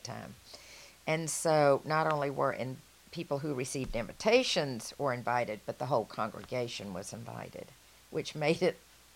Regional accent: Atlanta, Georgia, United States; I grew up in Highland, Virginia, you know, Virginia Highlands, name has changed

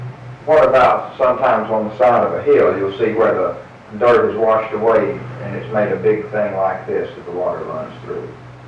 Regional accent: United States; And see, I was brought up on the Tennessee River.

